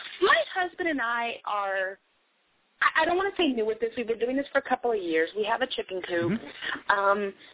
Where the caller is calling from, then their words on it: Shreveport, Louisiana, United States; I am calling from Shreveport, Louisiana.